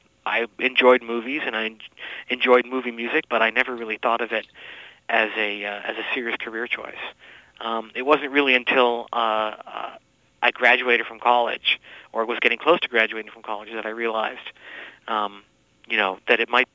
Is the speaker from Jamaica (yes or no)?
no; Canada; Well, I grew up in Canada, wanting to be a rock star.